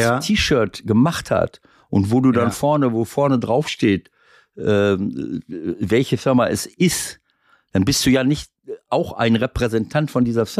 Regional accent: Schloß Holte-Stukenbrock, North Rhine-Westphalia, Germany; Und ich bin auch Mitglied beim VfB Schloss Holte, bei meinem Heimatverein hier, wo ich groß geworden bin seinerzeit.

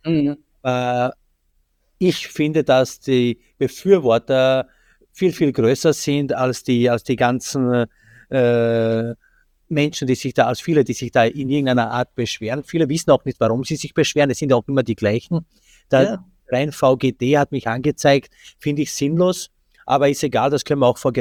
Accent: Austria; wird bei uns in Österreich einfach weggeworfen

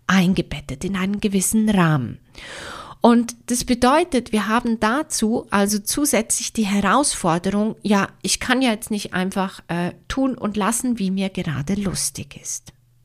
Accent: Switzerland; ich bin aus der Schweiz

